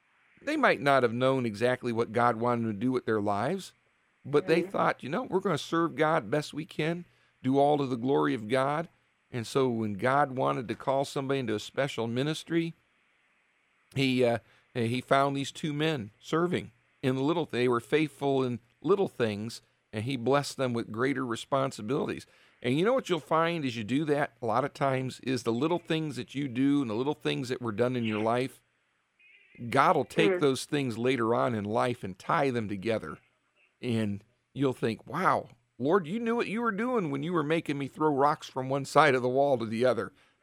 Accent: Richfield, United States; I remember I'm from Richfield. I grew up in Richfield. I pastor in Richfield now, and born and raised there like my dad was

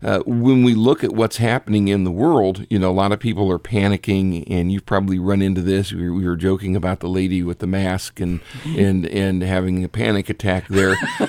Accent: Richfield, Ohio, United States; Because growing up in Richfield, I remember when the Coliseum was built.

